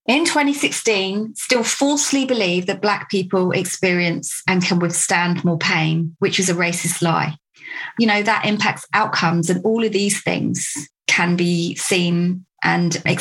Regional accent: United Kingdom; Where are you from? Britain. No, where are you really from? Britain.

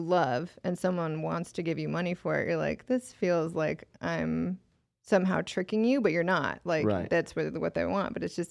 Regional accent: United States; I'm an American. I've never seen a wallaby in my entire life.

